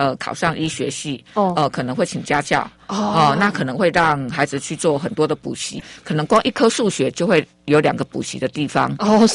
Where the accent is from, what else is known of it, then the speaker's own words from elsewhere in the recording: Chiayi, Chiayi City, Taiwan; 尤其是我来自于嘉义市哈，嘉义市。